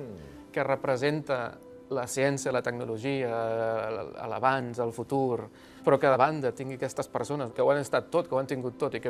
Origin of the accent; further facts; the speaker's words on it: L'Hospitalet de Llobregat, Catalonia, Spain; jo vaig créixer a Santa Eulàlia, Hospitalet, etc.